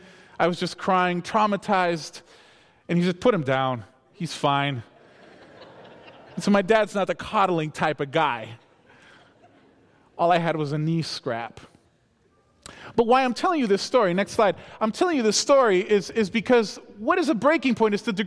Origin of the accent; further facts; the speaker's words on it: Peru; And so growing up in Peru, I grew up in an Adventist camp.